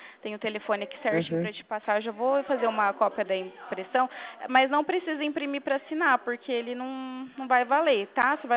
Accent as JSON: {"language": "Portuguese", "town": "Presidente Prudente", "region": "São Paulo", "country": "Brazil", "said": "Eu sou de Presidente Prudente"}